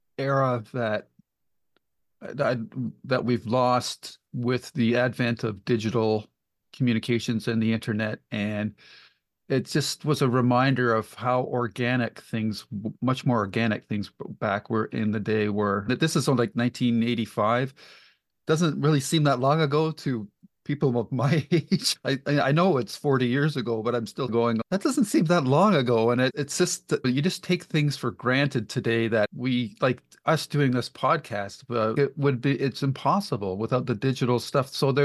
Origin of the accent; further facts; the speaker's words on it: Canada; I'm from Canada